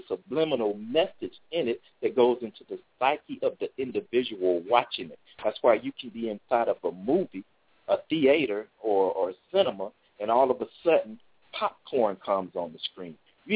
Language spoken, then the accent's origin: English; the South, United States; I grew up in the South. We knew nothing about black history.